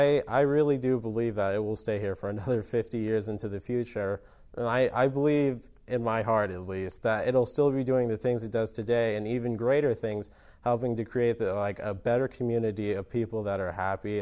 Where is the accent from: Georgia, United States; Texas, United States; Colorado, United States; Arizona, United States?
Arizona, United States; Yuma; But I stayed in AWC from probably the time I was 9 years old. So I call this my hometown, but I moved around a lot as a child.